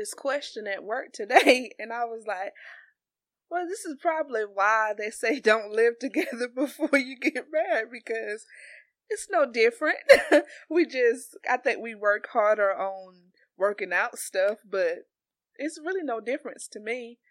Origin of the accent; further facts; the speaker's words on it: Darlington, South Carolina, United States; now in Greenwood, United States; Hello, I'm originally from Darlington, South Carolina. I'm 34, and I came to Greenwood to go to Lander, and it got its hooks in me, and I stayed.